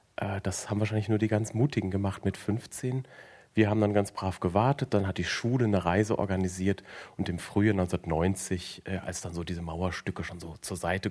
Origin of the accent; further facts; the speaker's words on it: Hesse, Germany; Ich komme aus Oberhessen und Berlin ist da einfach ziemlich weit weg immer schon gewesen